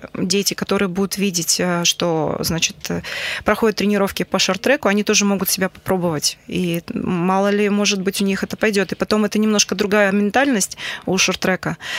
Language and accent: Russian; Krasnokamsk, Perm Krai, Russia; я сама из Краснокамска, и в свое время, значит, когда поступила в педагогический институт, в то время сейчас университет, да, то я, значит, приезжала на тренировки из Краснокамска.